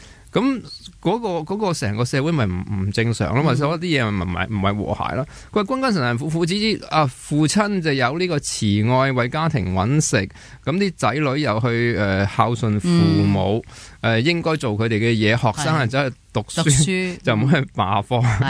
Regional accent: Hong Kong; 我哋呢个能够应节喺我哋中国人嗰

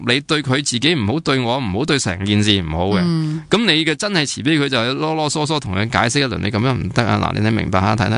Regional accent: Hong Kong; 我们香港人就成日流连于一个什么状态呢？

